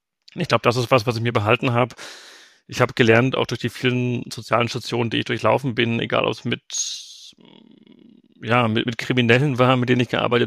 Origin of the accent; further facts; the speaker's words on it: Bavaria, Germany; Damals war meine Heimat die Region rund um Würzburg.